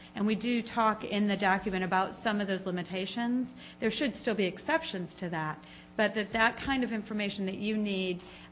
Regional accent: Atlanta, Georgia, United States; and let me say, I'm from Atlanta. Coca-Cola funded our conference.

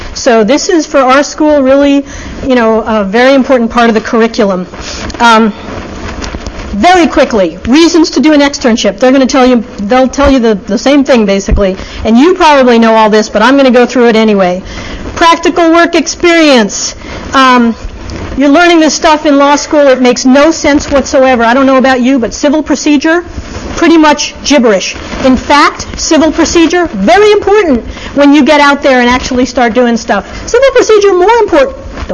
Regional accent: New York, United States; I'm going to talk really fast because I'm from New York.

